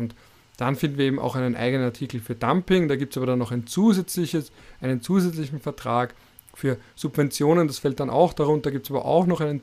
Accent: Austria; also als Österreicher, wenn wir jetzt eine Automobilindustrie aufbauen wollen würden

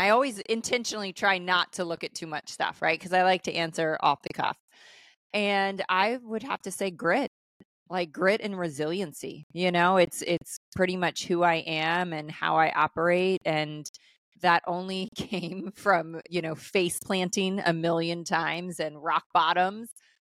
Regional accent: Salisbury, Maryland, United States; And so I grew up in Salisbury, small town, Irish Catholic family, youngest of six kids.

